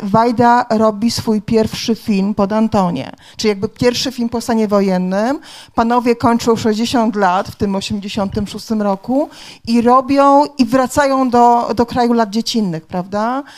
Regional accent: Przemyśl, Subcarpathian Voivodeship, Poland; tym bardziej, że jestem z Przemyśla, tutaj Przemyśl udawał Wilno

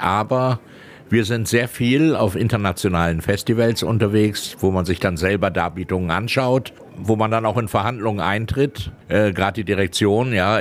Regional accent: Lüneburg, Lower Saxony, Germany; Ja, wir haben in Lüneburg gewohnt, im Norddeutschen. Ich bin ja Norddeutscher.

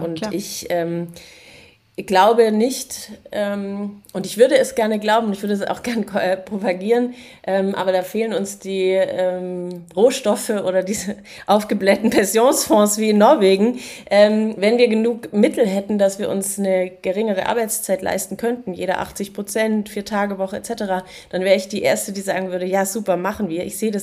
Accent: West Germany, Germany; dass wir als Westdeutsche

